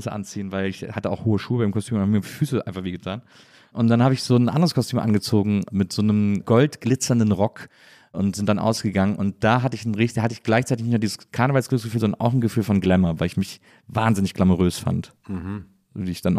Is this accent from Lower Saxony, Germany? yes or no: no; Cologne, North Rhine-Westphalia, Germany; Ich komme ja aus Köln, wie gesagt.